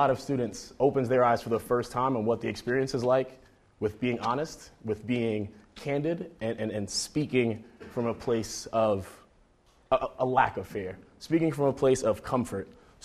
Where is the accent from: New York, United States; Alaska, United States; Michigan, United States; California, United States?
New York, United States; Brooklyn; also born or lived in Queens; I am from Brooklyn, New York. Lived in Queens for a while. My family hails from Antigua, West Indies. I grew up low income.